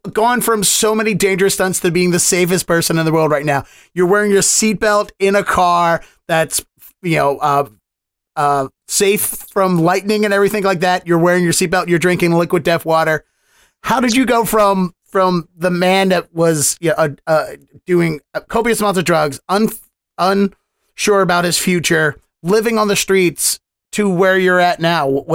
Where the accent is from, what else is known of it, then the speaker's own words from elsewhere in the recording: Baltimore, Maryland, United States; because I know I'm from Baltimore originally, so I'm very familiar with the story of Brandon Novak because he's a Baltimorean